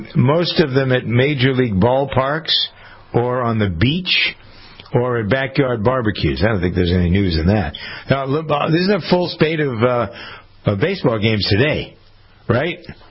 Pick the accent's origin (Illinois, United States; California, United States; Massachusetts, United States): Massachusetts, United States; Framingham; There's one going on the courthouse here in my hometown of Framingham.